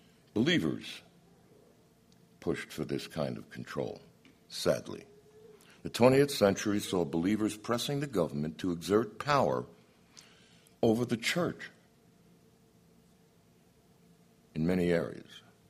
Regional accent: New York, United States; When I was growing up in New York

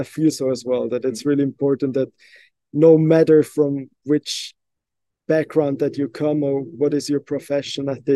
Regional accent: Switzerland; also born or lived in Barcelona, Spain; my mother is here from Switzerland, Zurich. And yeah, at the beginning, I was born in Barcelona and we grew up there until I was five. I went into the kindergarten there and then we moved as a whole family back to Switzerland.

